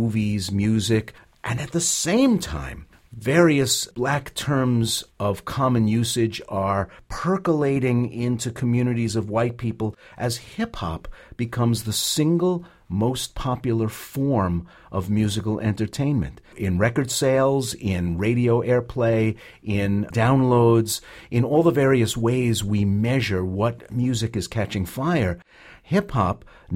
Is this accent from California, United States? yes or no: no; Brooklyn, New York, United States; accent: Brooklyn; She's from Flatbush. I'm from Bensonhurst.